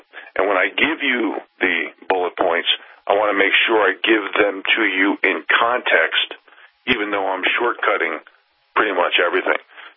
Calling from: Montana, United States; And I'm jealous because I'm talking live from Montana.

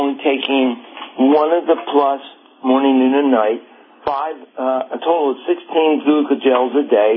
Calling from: Philadelphia, Pennsylvania, United States; I'm the pastor from the Philadelphia vicinity that spoke to you beginning of last week regarding the hip replacement.

